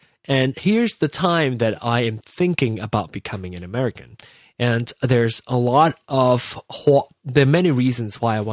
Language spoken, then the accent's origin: English; Malaysia; now in United States; growing up in Malaysia and grew up in that environment